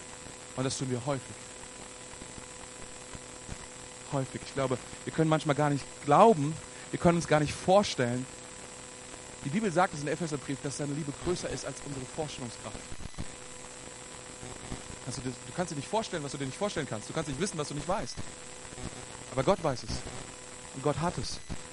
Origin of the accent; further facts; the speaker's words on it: Germany; Ich bin auch Deutscher.